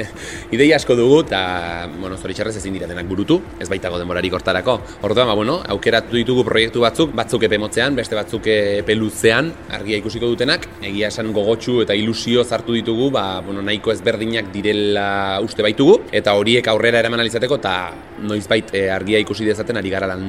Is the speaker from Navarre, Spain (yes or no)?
yes; Navarre, Spain; musikari nafarra naiz